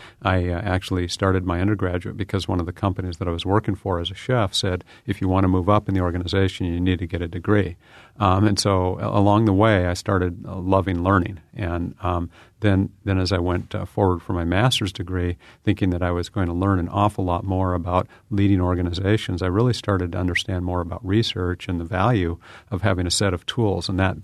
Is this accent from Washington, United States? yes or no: yes; Ellensburg, Washington, United States; I grew up in Washington State, central Washington, a small town called Ellensburg.